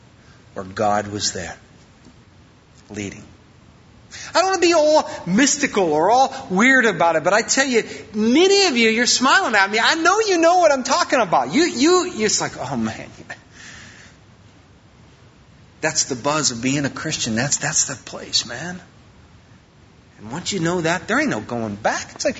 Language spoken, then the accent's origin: English; Wisconsin, United States; "Dude, what are we doing here? We're from Wisconsin. What are we doing here?"